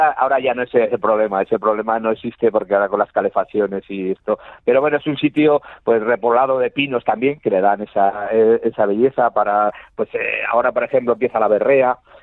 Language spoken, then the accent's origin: Spanish; Sarnago, Castile and León, Spain; Hombre, pues es un pueblo muy bonito, ¿qué voy a decir de mi pueblo, no?